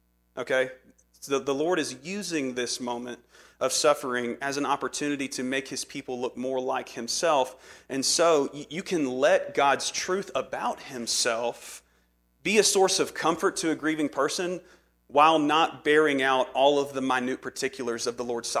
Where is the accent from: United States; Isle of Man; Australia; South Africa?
United States; Louisiana; I'm from Louisiana. We don't teach people how to speak there.